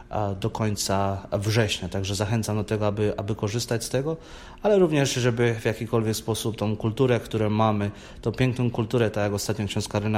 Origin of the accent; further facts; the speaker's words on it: Czarny Dunajec, Lesser Poland, Poland; pochodzę spod Zakopanego, dokładnie z Czarnego Dunajca.